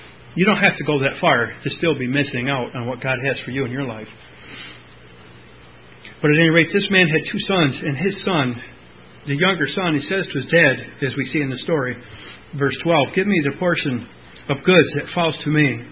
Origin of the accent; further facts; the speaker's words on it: Whitney Point, New York, United States; We're from Whitney Point, New York.